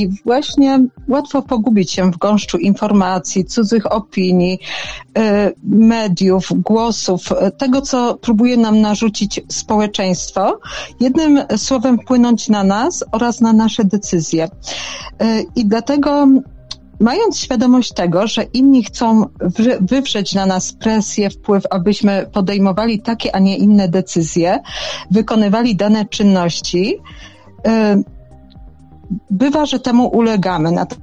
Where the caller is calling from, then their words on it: Katowice, Silesian Voivodeship, Poland; pozdrawiam z Katowic.